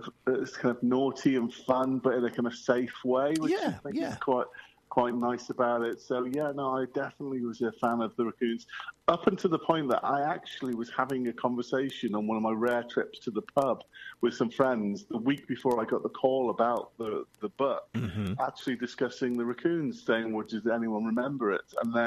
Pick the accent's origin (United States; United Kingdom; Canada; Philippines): United Kingdom; Wigan, North West England; moved away as an adult; now in London, United Kingdom; I grew up in Wigan, which somebody has to.